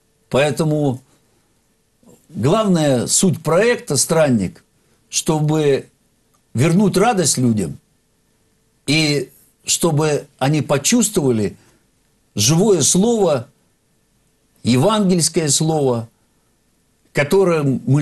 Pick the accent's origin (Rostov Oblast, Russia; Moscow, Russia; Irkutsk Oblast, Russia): Irkutsk Oblast, Russia; Irkutsk; сам я из Иркутска